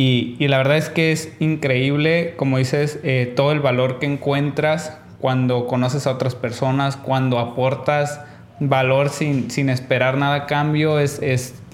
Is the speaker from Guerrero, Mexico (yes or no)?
no; Sonora, Mexico; Yo soy sonorense, aquí se vive, se come, se desayuna béisbol, sí.